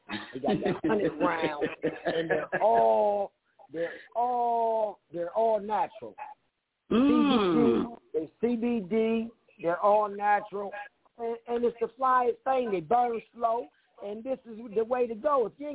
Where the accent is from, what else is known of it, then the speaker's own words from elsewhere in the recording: Columbus, Ohio, United States; also born or lived in Inglewood; I'm from Columbus, Ohio. I used to live in California in Inglewood, and back and forth ever since I was a kid.